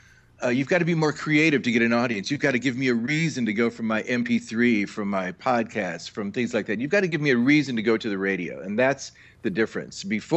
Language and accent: English; Detroit, Michigan, United States; I used to listen to a lot of radio growing up in Detroit. Great musical place to grow up with rock and Motown, soul. We had everything.